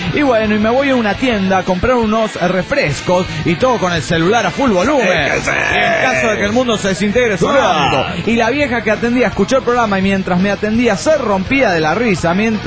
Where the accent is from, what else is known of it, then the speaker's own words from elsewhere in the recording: La Yesca, Jalisco, Mexico; de la Yesca, Jalisco, México.